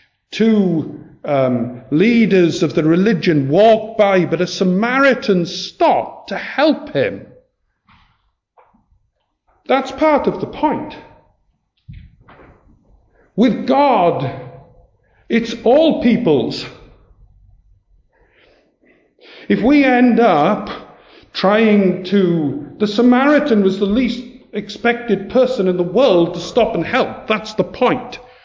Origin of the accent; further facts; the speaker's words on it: Wales, United Kingdom; Could I just say, I come from Mid Wales.